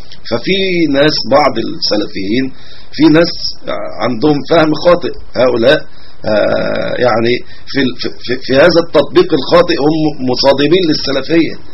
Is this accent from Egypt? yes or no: yes; Upper Egypt, Egypt